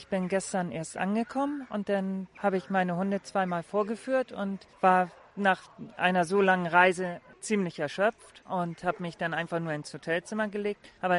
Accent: Hamburg, Germany; Ich komme aus Deutschland, aus Hamburg.

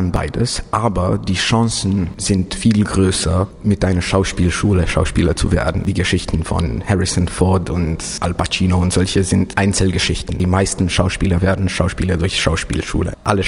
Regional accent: Timișoara, Timiș County, Romania; Das ist ähnlich wie bei uns in Temeswar im Projektzentrum, aber auf so Breite.

